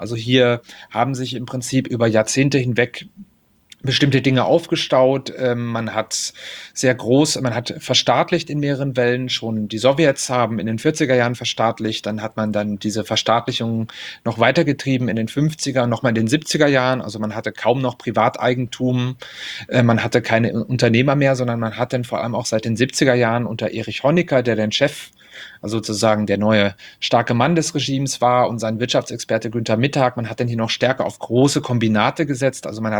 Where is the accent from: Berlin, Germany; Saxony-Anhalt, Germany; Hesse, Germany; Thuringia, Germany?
Saxony-Anhalt, Germany; Hettstedt; mögliche Schließung eines großen Berg ist in meiner Heimatstadt Hettstedt.